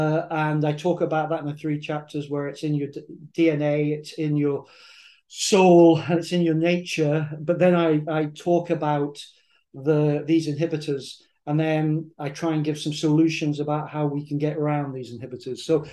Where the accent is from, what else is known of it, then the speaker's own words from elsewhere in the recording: England, United Kingdom; now in Scotland, United Kingdom; I'm actually English, but I've lived in Scotland for about 35 years here.